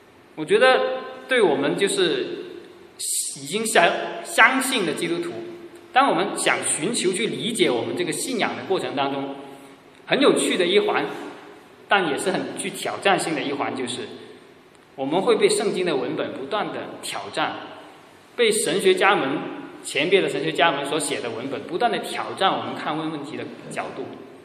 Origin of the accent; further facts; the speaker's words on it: China; 我们中国人说食色性也